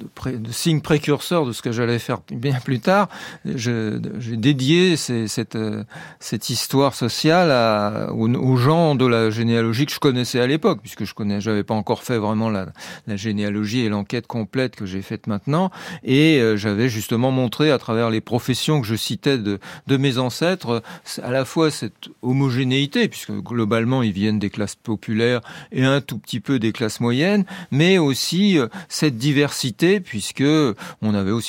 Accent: Paris, Île-de-France, France; c'est juste le quartier latin, mais les différentes branches de ma famille, effectivement, viennent de trois grandes régions. Du côté de mon père, c'est la Bourgogne. Du côté de ma mère, c'est le Berry.

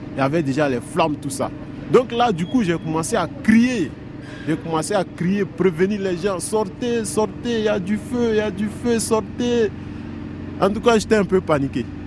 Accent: Côte d’Ivoire; now in France; Je suis Ivoirien. Et je viens de la Côte d'Ivoire. Avant, dans mon pays, j'étais un simple vendeur de téléphone. Mais arrivé en France ici

